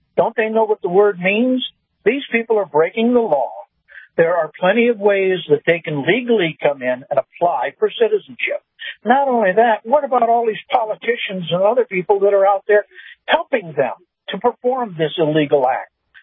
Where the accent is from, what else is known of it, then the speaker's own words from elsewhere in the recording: California, United States; I mean, I was raised in Southern California, just a couple miles from the border.